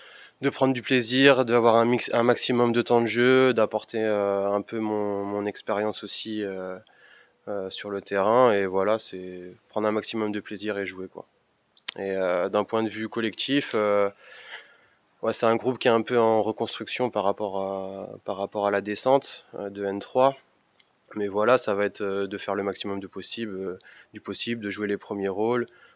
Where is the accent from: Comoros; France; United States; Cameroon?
France; Cholet, Pays de la Loire; born there; now in Bressuire, France; j'ai 30 ans, je suis né à Cholet, j'habite Bressuire